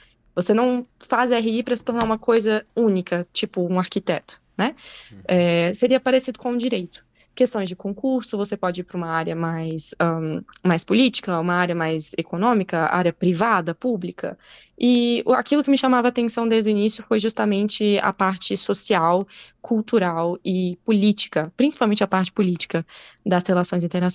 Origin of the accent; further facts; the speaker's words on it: Minas Gerais, Brazil; aqui em Minas Gerais, que é onde eu moro, né? Eu sou de Minas, sou mineira.